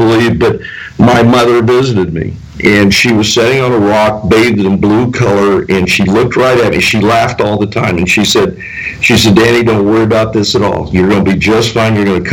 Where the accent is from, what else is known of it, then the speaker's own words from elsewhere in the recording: Kansas, United States; now in Phoenix, United States; I was born and raised in Kansas on a small farm, and I now live in Phoenix, Arizona.